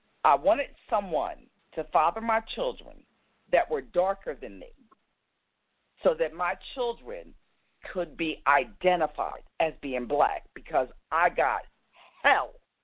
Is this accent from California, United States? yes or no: no; Camden, New Jersey, United States; You know, growing up in Camden, we didn't.